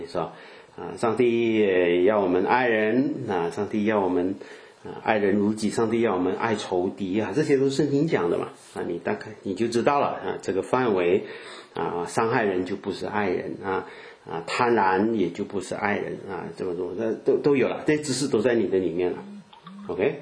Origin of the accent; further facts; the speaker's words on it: Malaysia; 如果你问我是马来西亚人，你问我榴莲啊，我是有吃了